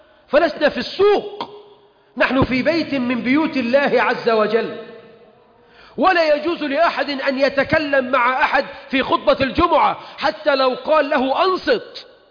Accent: Egypt

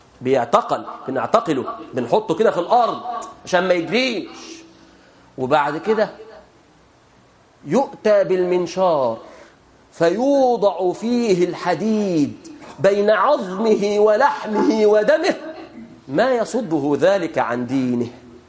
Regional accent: Egypt; بلادنا مصر

